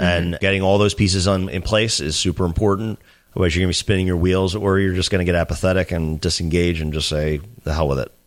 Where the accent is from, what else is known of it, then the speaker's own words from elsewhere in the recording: Philadelphia, Pennsylvania, United States; I grew up in Philadelphia. When she moved down here, she moved to like right by the town that I grew up in.